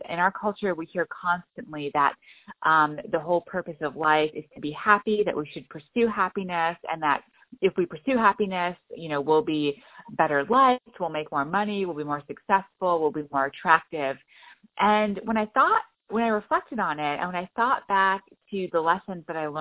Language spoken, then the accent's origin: English; Montreal, Quebec, Canada; I grew up in Montreal, and my parents ran a Sufi meeting house out of our home in downtown Montreal.